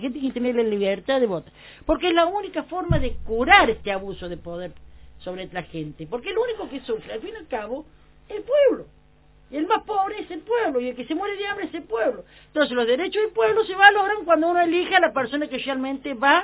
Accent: San Luis, Argentina; Soy argentina.

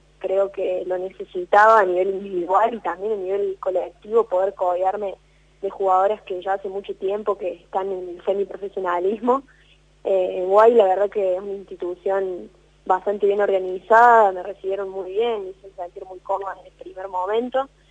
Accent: Río Tercero, Córdoba, Argentina; Ahora, en este momento, estoy en mi pueblo, o sea, en Río Tercero. Uh-huh. Pude venirme al principio cuando se decretó obligatoria la cuarentena, así que estoy acá en mi casa.

